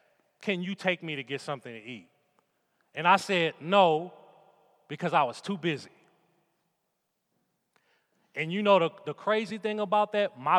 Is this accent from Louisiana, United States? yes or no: yes; New Orleans, Louisiana, United States; the struggle is I come from New Orleans, and the best way to think about New Orleans, don't treat it like a U.S. city. It's a Caribbean island.